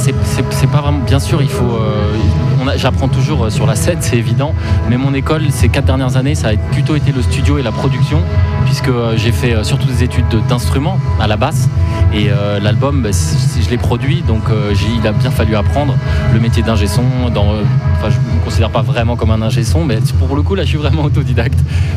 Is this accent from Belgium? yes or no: yes; Belgium; now in Paris, France; j'ai aussi un passeport suisse. Donc, je suis belge et suisse.